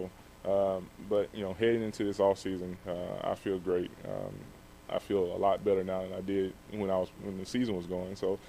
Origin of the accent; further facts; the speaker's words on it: Alabama, United States; You know, I grew up in Alabama. I grew up around NASCAR.